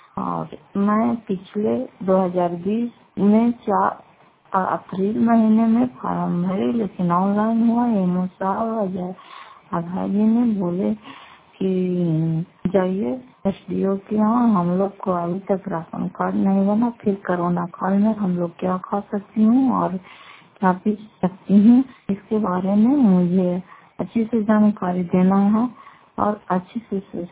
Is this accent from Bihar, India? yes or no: yes; Fatehpur, Bihar, India; मैं पता पंचायत फतेहपुर की रहने वाली हूँ, जिला नालंदा और फतेहपुर गांव में रहती हूँ।